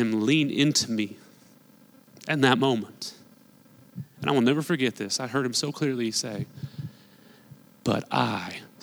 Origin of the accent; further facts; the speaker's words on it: Newton, Kansas, United States; I was born and raised right here in Newton. I was in church every Sunday. I was in youth group every Wednesday. I went to Kansas Bible camp in the summers.